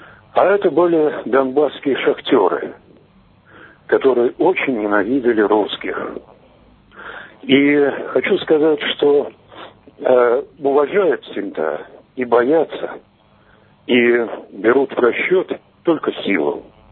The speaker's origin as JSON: {"language": "Russian", "region": "Moscow", "country": "Russia", "said": "я из Москвы."}